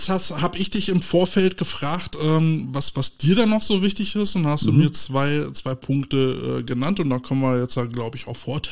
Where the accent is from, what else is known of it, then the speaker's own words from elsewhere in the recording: Germany; wo wir die Chance haben, als Deutsche in so eine Liga einzusteigen, dann geht es meistens über die Technik